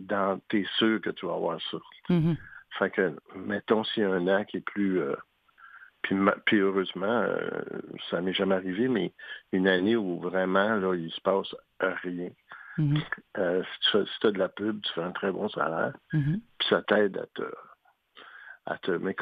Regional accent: Montreal, Quebec, Canada; moi, je viens de Rosemont

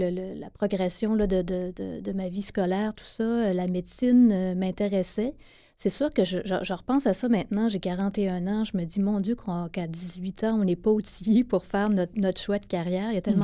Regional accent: Gaspé, Quebec, Canada; Moi, j'ai grandi à Gaspé. Mon père est originaire de Rivière-aux-Nord, mais j'ai grandi dans la ville de Gaspé.

